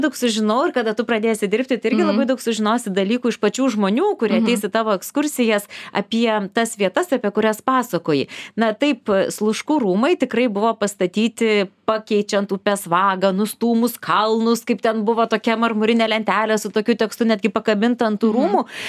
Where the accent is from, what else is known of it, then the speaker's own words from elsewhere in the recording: Vilnius, Vilnius County, Lithuania; ir aš pati esu iš Antakalnį